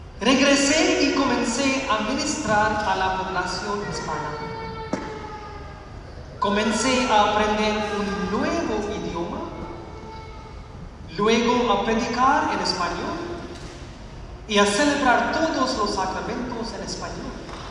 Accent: India; Spanish is a second language; moved away; Yo soy de India. Vine aquí hace 21 años.

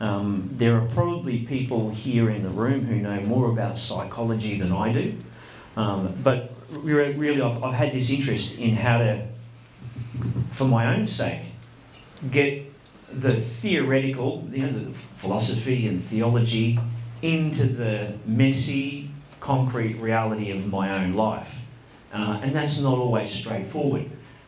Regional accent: Brisbane, Queensland, Australia; I grew up in Brisbane, and I came down here because I was thinking of entering a religious order.

